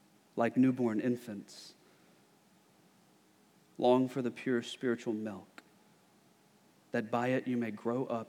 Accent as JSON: {"language": "English", "town": "Houston", "region": "Texas", "country": "United States", "tie": "born or raised there", "said": "I remember as a kid, you know, born and raised in Houston, and so all summer play was done in hot, humid weather, right?"}